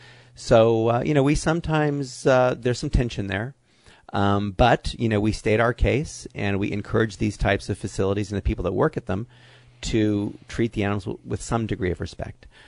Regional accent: Hollywood, California, United States; I grew up in Hollywood

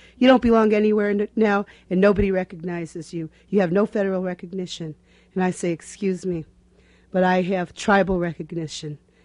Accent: Chicago, Illinois, United States; born or raised there

